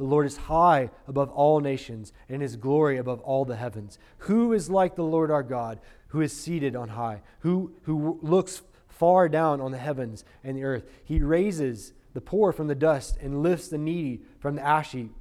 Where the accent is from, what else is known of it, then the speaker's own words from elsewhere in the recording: Alabama, United States; so I'm from Alabama, and in the South, the only time you hear that is like from bless your heart.